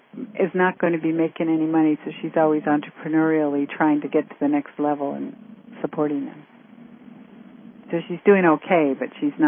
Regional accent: Canada; I'm Canadian

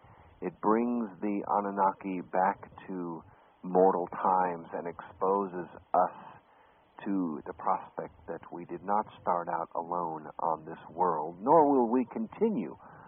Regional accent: Scotland, United Kingdom; The second movie will start out being filmed in Scotland, actually not far from my hometown.

